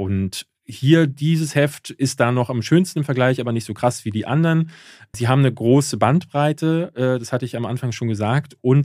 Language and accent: German; Berlin, Germany; Weil wir sind als Berliner verwöhnt